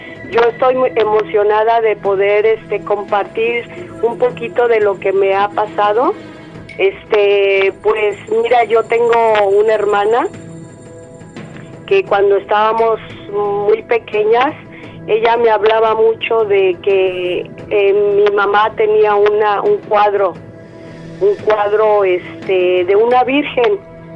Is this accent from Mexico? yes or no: yes; León, Guanajuato, Mexico; now in United States; porque eso fue en León, Guanajuato, somos de León, Guanajuato. Cuando nos venimos para acá, para Estados Unidos